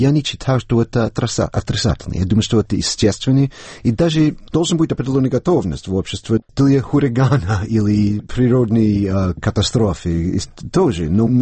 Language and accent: Russian; Connecticut, United States; Russian is a second language; мои родители из Бостона, и я сам из Коннектикута.